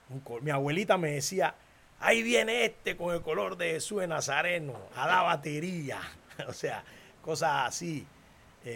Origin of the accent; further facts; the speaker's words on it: Portobelo, Colón, Panama; Bueno, mi infancia aquí en Portobelo es la infancia de una infancia bien dulce y agradable.